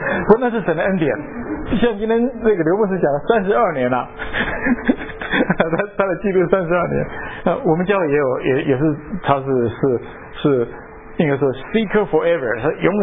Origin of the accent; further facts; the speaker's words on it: Taiwan; 我们从台湾来的哈